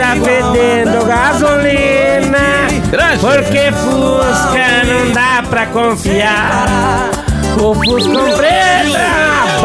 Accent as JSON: {"language": "Portuguese", "town": "Bagé", "region": "Rio Grande do Sul", "country": "Brazil", "said": "Eu sou de Bagé. Rio Grande do Sul."}